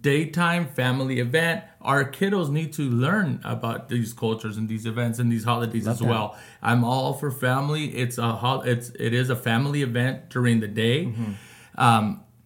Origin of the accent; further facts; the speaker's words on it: California, United States; even though I was born and raised here in Ventura County. My roots are from Jalisco, are from Mexico